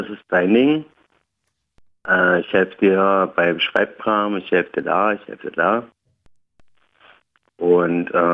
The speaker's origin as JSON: {"language": "German", "town": "Cottbus", "region": "Brandenburg", "country": "Germany", "said": "also ich komme aus Cottbus, habe eine Ausbildung in Leipzig gemacht"}